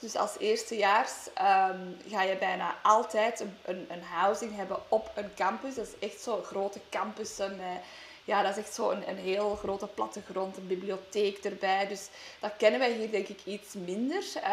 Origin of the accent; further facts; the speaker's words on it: Flanders, Belgium; accent: Flemish; Dus ben ik volledig, toch mijn Vlaams helemaal terug met het nodige accent. Ja. Maar dat is gewoon, dus als kind opgroeiend heb ik Engels buiten het huis heel vaak gebruikt. Of voornamelijk. En thuis praten wij dan wel Nederlands.